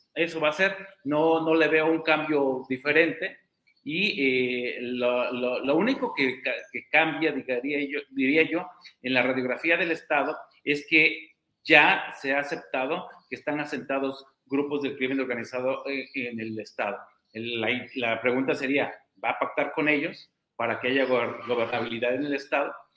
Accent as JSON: {"language": "Spanish", "region": "Oaxaca", "country": "Mexico", "said": "como oaxaqueño añoro que ojalá nos vaya bien"}